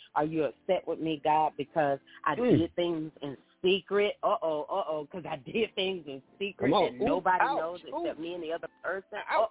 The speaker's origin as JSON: {"language": "English", "town": "Augusta", "region": "Georgia", "country": "United States", "tie": "born or raised there", "said": "I'm from Augusta, Georgia. That's my hometown. Born and raised, I went to church in Columbia County, which was probably about 15 minutes outside of Augusta."}